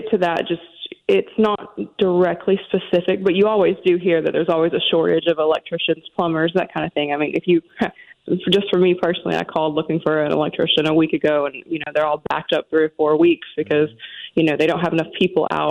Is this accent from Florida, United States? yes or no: no; Arkansas, United States; I'm originally from Arkansas, but okay. Sometimes people say you can hear it, you can't.